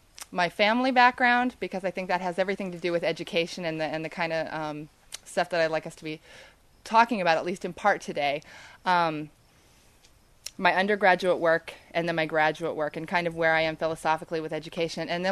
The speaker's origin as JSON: {"language": "English", "town": "Lynnwood", "region": "Washington", "country": "United States", "tie": "born or raised there", "said": "So my background is I grew up in Lynnwood, which is a suburb of Seattle, it's a pretty white, conservative place."}